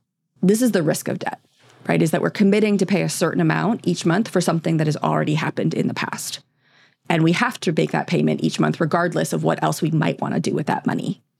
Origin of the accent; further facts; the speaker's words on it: Canada; the American debt system around schooling is quite wild to me as a Canadian